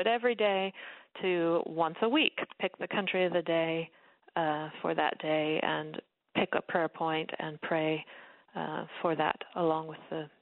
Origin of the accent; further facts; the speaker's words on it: United States; and maybe as an American I can say this gingerly